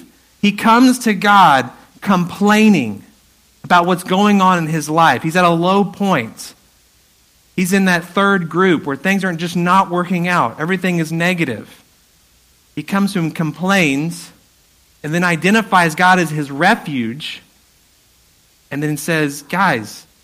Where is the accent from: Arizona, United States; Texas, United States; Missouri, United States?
Texas, United States; Spring; if you know the Houston area, I grew up in the Spring area, and I went to Westfield High School.